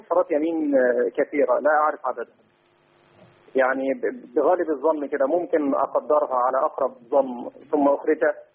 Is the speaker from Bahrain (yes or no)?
no; Egypt; انا كنت اعمل موظف في وزاره الصحه عندنا في مصر.